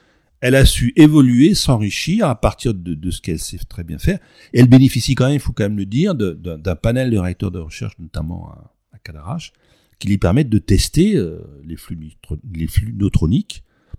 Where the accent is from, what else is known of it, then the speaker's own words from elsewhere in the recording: Provence-Alpes-Côte d'Azur, France; comme la Provence, je suis provençal